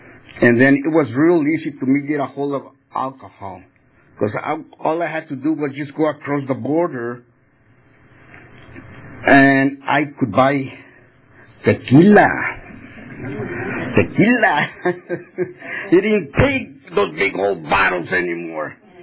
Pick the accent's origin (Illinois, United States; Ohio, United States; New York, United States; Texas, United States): Texas, United States; El Paso; I grew up in El Paso, Texas. I was a 12-year-old kid when I first took my first drink.